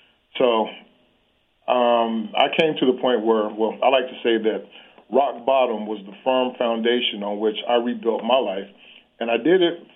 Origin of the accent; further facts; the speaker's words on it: Pine Bluff, Arkansas, United States; I grew up in the Arkansas River Delta, area where the soil was rich but the people were poor. My hometown, Pine Bluff, Arkansas, was once named the worst place to live in America 2 years in a row.